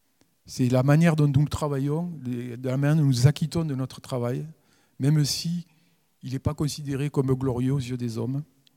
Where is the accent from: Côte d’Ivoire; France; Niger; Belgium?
France; Souvent, en tant que Français, on aime bien râler